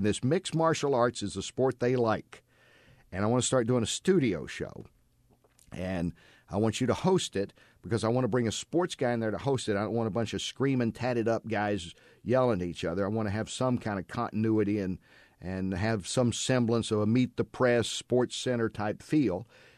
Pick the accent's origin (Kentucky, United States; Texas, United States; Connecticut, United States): Kentucky, United States; Eastern; She had 31 years in my hometown of Eastern, 41622.